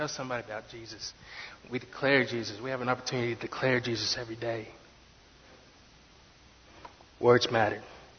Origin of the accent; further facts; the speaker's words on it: Conway, United States; Matter of fact, growing up in Conway, my dad used to pick me up from elementary school, and I used to poke his brain.